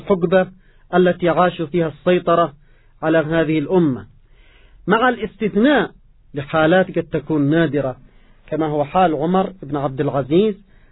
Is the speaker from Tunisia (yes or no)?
no; Yemen; مثلا عندنا في اليمن بيوتات معروفة في اليمن